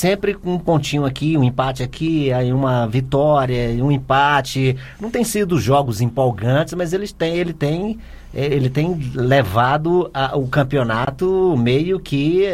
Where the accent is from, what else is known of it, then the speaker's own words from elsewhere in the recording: Northeast Region, Brazil; eu como bom nordestino